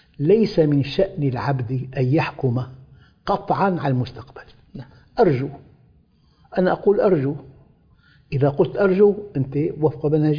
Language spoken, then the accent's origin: Arabic; Damascus, Damascus Governorate, Syria; كنت مرة أنا في المغرب وعدت إلى بلدي دمشق سابقا